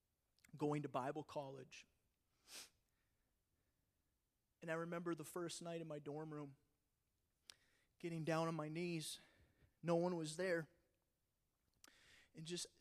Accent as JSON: {"language": "English", "region": "Minnesota", "country": "United States", "tie": "born or raised there", "said": "I'm at a birthday party at a park in the little rural community I grew up in Minnesota."}